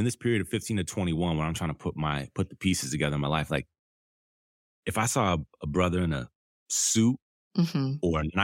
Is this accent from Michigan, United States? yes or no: yes; Detroit, Michigan, United States; My grandma was from Detroit. I grew up in Detroit, East State Fair Road.